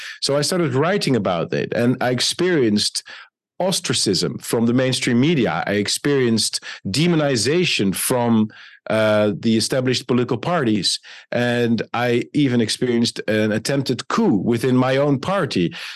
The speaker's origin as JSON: {"language": "English", "country": "Netherlands", "said": "I'm from the Netherlands, which is obviously a small country in Europe"}